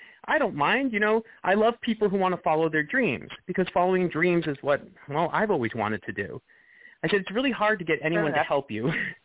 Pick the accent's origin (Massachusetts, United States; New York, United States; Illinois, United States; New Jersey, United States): New York, United States; Long Island; I grew up in Long Island. So, you know, being an actor seems kind of, well, you know, there you are.